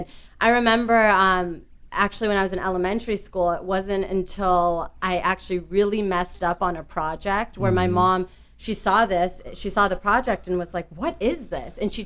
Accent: California, United States; growing up in California, it was wonderful, beautiful state, but there was something about the Midwestern hospitality

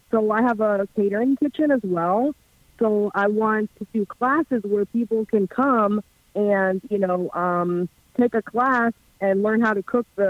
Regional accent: Chicago, Illinois, United States; I'm a chef from Chicago.

